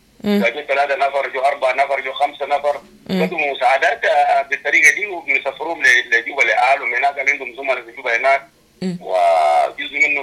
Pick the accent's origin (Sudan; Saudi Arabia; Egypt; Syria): Sudan; لأنه نحن كسودانيين أو كمسلمين ديدا بتاعنا أنه نعفي